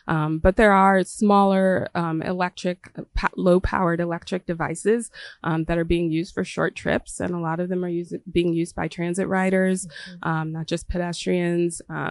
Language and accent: English; Maryland, United States; I have a lot of experience in that growing up in Maryland and using transit primarily in high school to get to and from practice